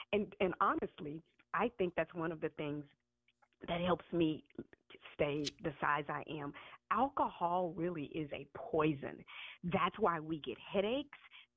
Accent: Houston, Texas, United States; But probably the thing that's made taking care of my mom with dementia so hard is we are from Houston.

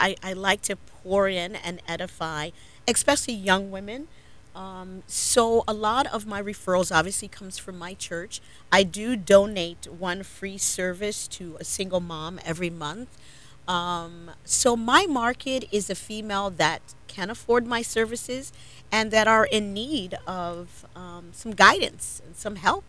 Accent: Cleveland, Ohio, United States; now in Florida, United States; Well, born and raised in Cleveland, Ohio, as you stated earlier. I've been in Florida for about 20 plus years.

